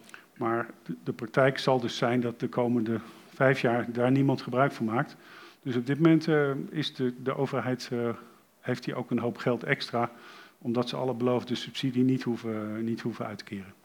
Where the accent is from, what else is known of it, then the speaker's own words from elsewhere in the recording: Geldermalsen, Gelderland, Netherlands; ik kom helemaal uit Geldermalsen en in Overbetuwe hebben ze daar, is dat gewoon ver weg.